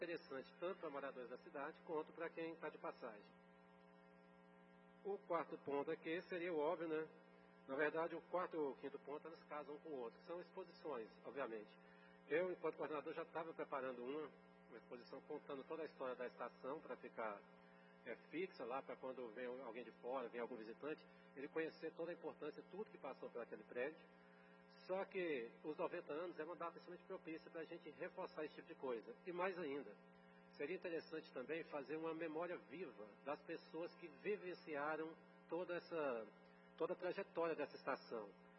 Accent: Conceição, Paraíba, Brazil; born there; now in Anápolis, Brazil; eu não nasci em Anápolis. Eu nasci numa cidadezinha chamada Conceição, no interior da Paraíba, uma cidade pequena que só diminui cada vez mais com o tempo

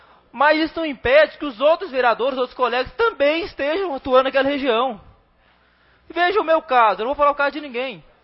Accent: Anápolis, Goiás, Brazil; Eu sou morador de Alexandrina desde criança. Nasci no Conjunto Village, com 2 anos mudei para Alexandrina. E até hoje, passaram 26 anos, estou na Alexandrina.

